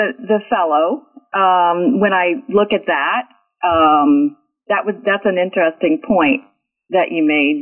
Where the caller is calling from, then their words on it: Richmond, Virginia, United States; I am calling from Richmond, Virginia.